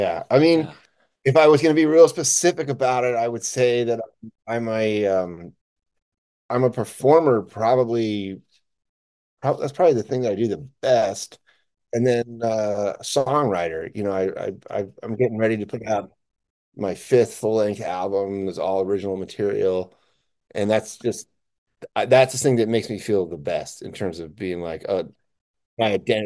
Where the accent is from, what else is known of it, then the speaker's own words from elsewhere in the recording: Anchorage, Alaska, United States; I love it. I grew up in Anchorage, and so I'm pretty used to it.